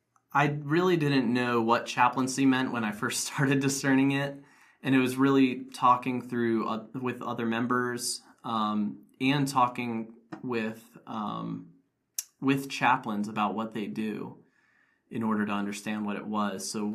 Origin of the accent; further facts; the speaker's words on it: New Bern, North Carolina, United States; being a part of prayer ministries around my hometown in New Bern, and praying with leaders there.